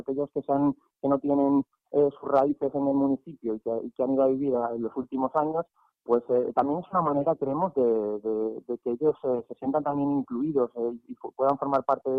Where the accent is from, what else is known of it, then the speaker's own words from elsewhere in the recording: Segovia, Castile and León, Spain; varios de los integrantes somos de Segovia, y es verdad que comenzamos en pueblos más pequeñitos de Segovia